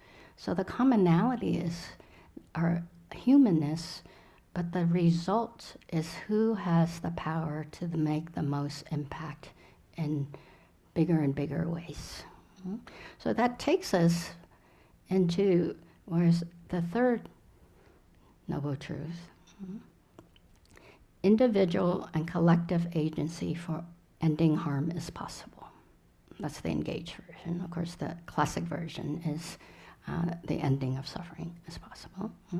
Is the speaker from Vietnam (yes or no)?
yes; Vietnam; I'm from Vietnam, I remember the Tet Offensive, I'm old enough